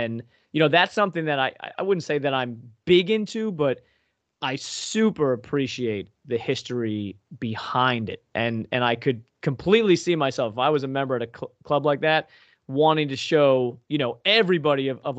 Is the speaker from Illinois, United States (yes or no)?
no; New York, United States; I grew up on Long Island